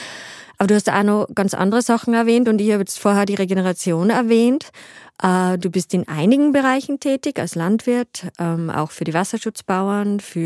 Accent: Upper Austria, Austria; weil ich bin ja aus Oberösterreich

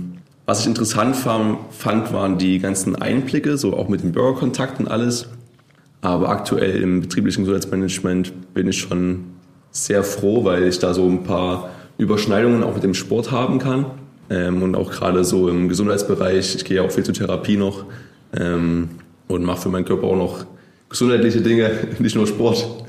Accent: Leipzig, Saxony, Germany; born there; weil ich bin gebürtiger Leipziger, ich wollte auf jeden Fall in Leipzig bleiben.

